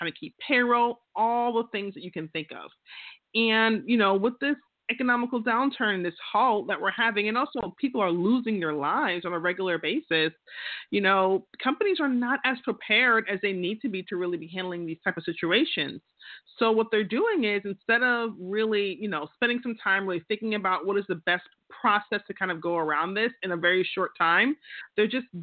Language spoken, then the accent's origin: English; Queens, New York, United States; I'm from Queens. That's how we do things, you know? We just talk.